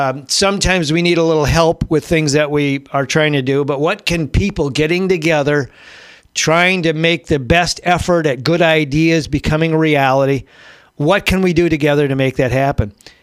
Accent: Richland Center, Wisconsin, United States; Because Tom is, you know, from Madison. I'm from Richland Center.

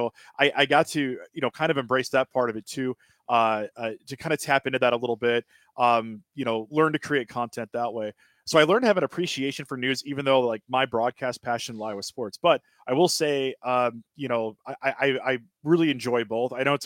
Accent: Wisconsin, United States; also born or lived in Milwaukee / Madison; I grew up in the Northwoods. I spent almost 10 years living between Milwaukee and Madison in those media markets. And now for the last few years, I live in southwestern Wisconsin in what's known as the Driftless area.

